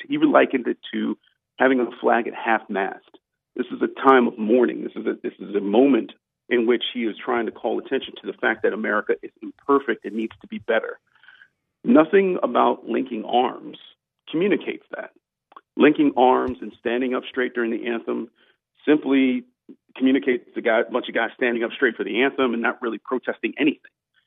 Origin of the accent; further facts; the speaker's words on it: Cleveland, Ohio, United States; Born and raised in Cleveland, everybody.